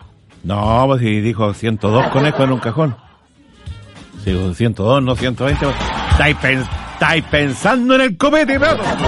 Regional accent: Talca, Maule, Chile; born there; yo nací en Talca, bueno, yo tengo que defender el puerto

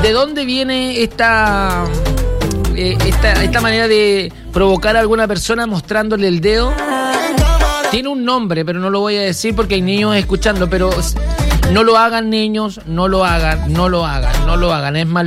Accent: Villa Alemana, Valparaíso, Chile; Yo soy de Villa Alemana.

